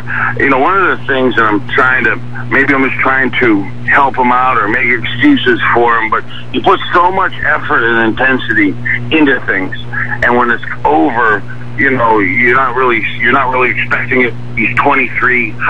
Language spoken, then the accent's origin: English; Youngstown, Ohio, United States; I watching, growing up in Youngstown, and you're watching Terry Bradshaw and Brian Sipe